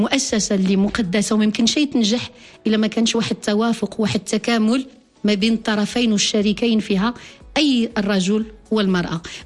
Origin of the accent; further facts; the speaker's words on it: Morocco; اليوم كنلاحظوا وكنتبعوا كاملين كمغاربة